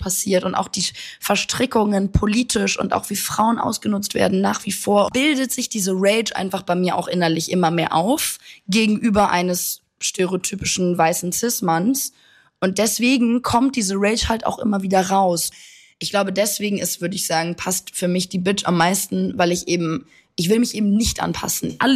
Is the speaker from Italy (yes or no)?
yes; Italy; Ist in Italien leider auch so, also wo ich aufgewachsen bin, ne?